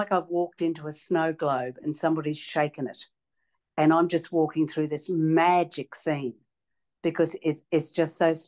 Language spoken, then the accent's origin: English; Brisbane, Queensland, Australia; because I was born and bred in Brisbane, right back to when I was a child